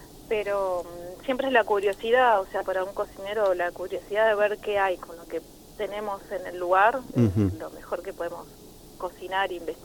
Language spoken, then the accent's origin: Spanish; Buenos Aires, Argentina; moved away as an adult; now in El Calafate, Argentina; soy de Buenos Aires, sí. Pero hace 20 años que estoy en Calafate.